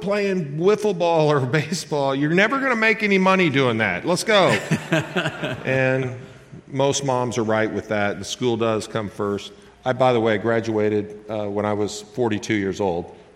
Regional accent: Evansville, Indiana, United States; now in St. Louis, United States; Yeah, I grew up in Evansville, Indiana. So I'm a Hoosier.

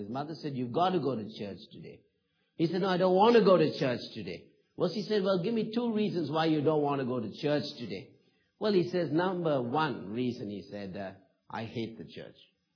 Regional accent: South India, India; moved away as an adult; also born or lived in Tennessee; now in United States; I'm from South India originally. Learned about 3 or 4 languages in South India. And then came and did some studies here at in Tennessee in the early 80s.

